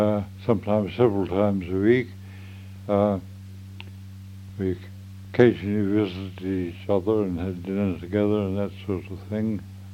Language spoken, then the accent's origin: English; Sydney, New South Wales, Australia; But as I came from Sydney, I was interested to see what people were doing there.